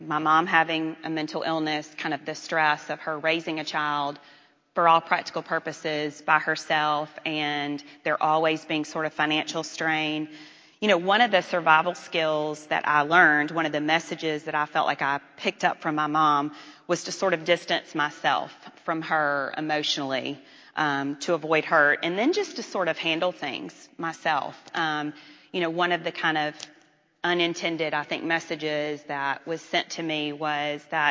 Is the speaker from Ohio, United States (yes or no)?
no; Memphis, Tennessee, United States; I grew up in Memphis, Tennessee, in a non-Christian home.